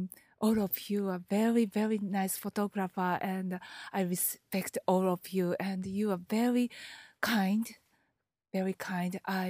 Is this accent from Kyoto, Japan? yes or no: no; Yokohama, Kanagawa, Japan; English is a second language; I'm from Yokohama, Japan.